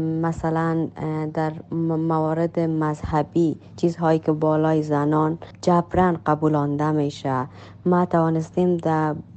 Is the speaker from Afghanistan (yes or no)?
yes; Afghanistan; born there; درست است در کشوری که ما تولد شدیم افغانستان است،